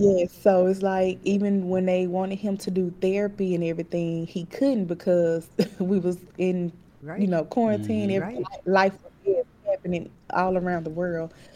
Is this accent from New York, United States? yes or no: no; Mississippi, United States; So, yes, I am from Mississippi, and of course, Mississippi is on the later end of getting things around versus the rest of the world.